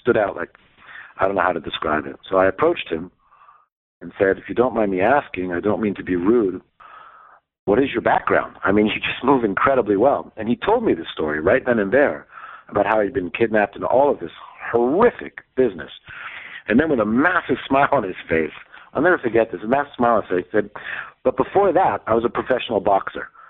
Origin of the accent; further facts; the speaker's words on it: Palo Alto, California, United States; also born or lived in London, United Kingdom; I lived in Palo Alto / Stanford from the age of 7 to 18 in California. So I was headhunted by my hometown